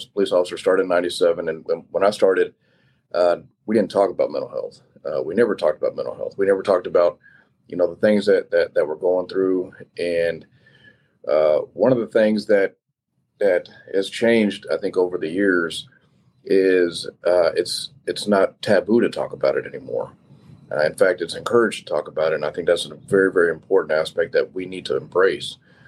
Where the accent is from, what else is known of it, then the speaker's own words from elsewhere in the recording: Missoula, Montana, United States; born there; I was born in Missoula, Montana. So to me, that's God's country.